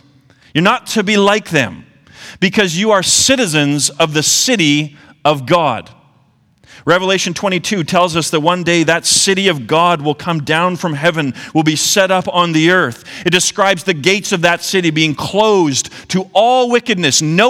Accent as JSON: {"language": "English", "country": "Canada", "said": "I'm clearly from the West. I tell them I'm from Canada."}